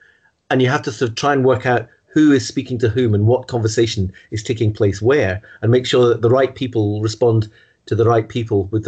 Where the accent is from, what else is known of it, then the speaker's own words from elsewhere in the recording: Wirral, North West England, United Kingdom; also born or lived in Scotland / Hull / London; I was born in Scotland. I was born just outside Dumfries, but my parents moved to Merseyside when I was about four years old. So I kind of grew up on the Wirral near Liverpool and then went to university in Hull, lived in London.